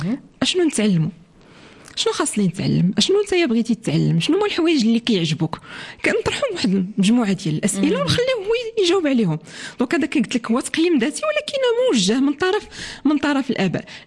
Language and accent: Arabic; Morocco; غنديروا واحد الحاجه اللي ما بعيداش بزاف على الثقافه ديالنا كمغاربه